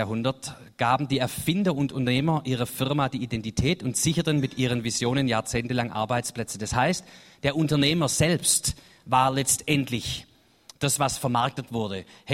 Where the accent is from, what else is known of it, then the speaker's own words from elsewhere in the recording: Baden-Württemberg, Germany; Das ist für mich als Schwabe eine schwierige Situation, weil wir sind sehr demütig, wir Schwaben.